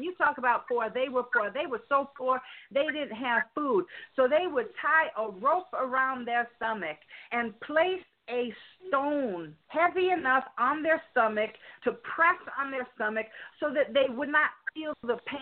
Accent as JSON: {"language": "English", "town": "Chicago", "region": "Illinois", "country": "United States", "moved": "yes", "lives_now": "California, United States", "said": "I'm originally from Chicago, but right now I'm in California."}